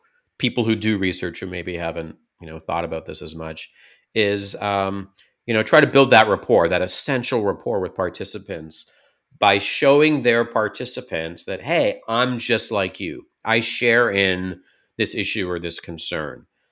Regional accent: Canada; now in United States; at least as a Canadian in the US, when you're not in the majority

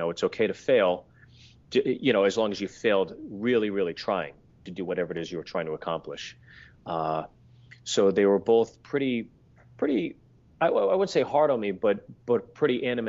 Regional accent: Pittsburgh, Pennsylvania, United States; also born or lived in New Jersey; Because when I moved from New Jersey to Pittsburgh, it was the kind of at that age where you're starting to make friends and, you know, trying to fit in.

